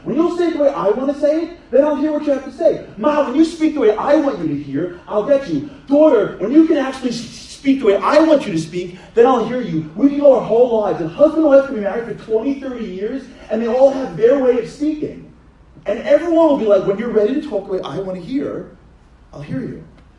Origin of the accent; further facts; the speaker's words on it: Brooklyn, New York, United States; I'm from Brooklyn. You know what I'm talking about?